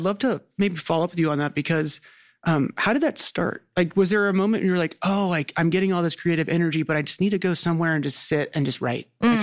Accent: Greensboro, North Carolina, United States; I'm from Greensboro.

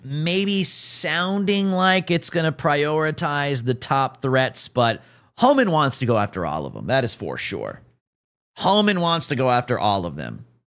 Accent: United States; I mean, I'm an American

